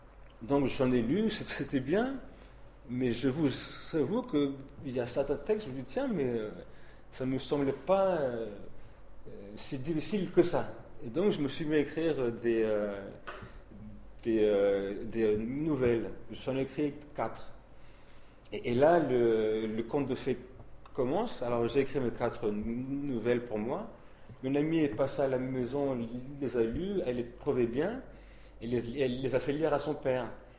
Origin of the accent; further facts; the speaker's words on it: Île-de-France, France; J'ai grandi en Île-de-France, en Seine-et-Marne.